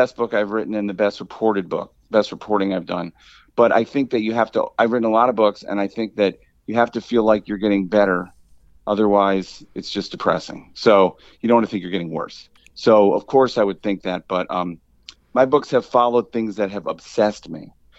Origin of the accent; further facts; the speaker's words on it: Chicago, Illinois, United States; And I'm from Chicago. So I wrote a book about the 1985 Chicago Bears and about the Chicago Cubs finally winning the World Series in 2016.